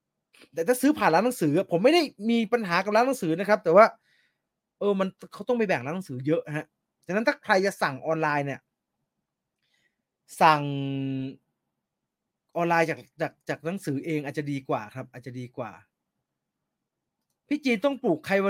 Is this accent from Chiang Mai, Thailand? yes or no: yes; Chiang Mai, Thailand; แต่เชียงใหม่ผมคิดเหมือนทุกคนครับผมว่ายากผมก็เกิดและโตที่นั่นนะ